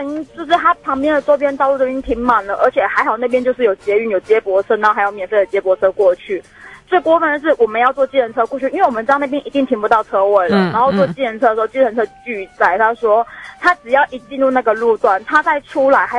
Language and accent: Chinese; Kaohsiung, Taiwan; 我是高雄人，